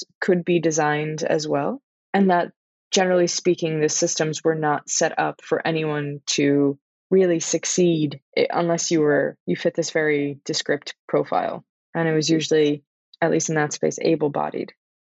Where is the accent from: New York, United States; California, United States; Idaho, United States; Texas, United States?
New York, United States; Brooklyn; I was born and raised in New York, in Brooklyn. I was raised by my grandparents